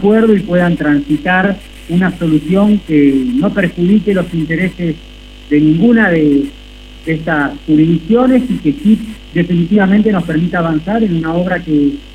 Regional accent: Buenos Aires Province, Argentina; me pasa a mí en la provincia de Buenos Aires, de donde soy

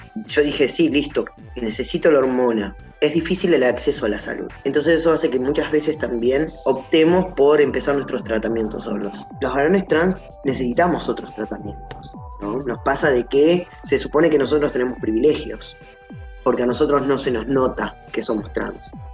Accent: Gualeguaychú, Entre Ríos, Argentina; born there; moved away as an adult; tengo 35 años, nací en Gualeguaychú, Entre Ríos. Yo me vine a estudiar como porque en Gualeguaychú no había el acceso a las universidades como hay hoy, por ejemplo.

